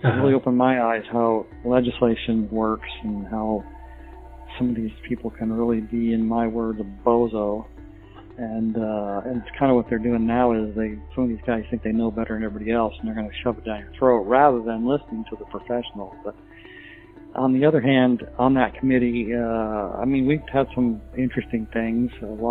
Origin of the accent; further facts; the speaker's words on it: Los Angeles, California, United States; also born or lived in Denver; I was born in Denver and raised there till third grade. Then we moved to Los Angeles.